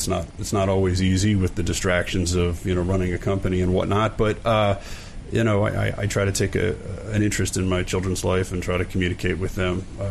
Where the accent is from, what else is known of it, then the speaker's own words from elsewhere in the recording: Philadelphia, Pennsylvania, United States; Born and raised in Philly. Lived on Rittenhouse Square until I was 6 or 7 years old, and then moved into the suburbs, various locations, Jeffersonville and Villanova.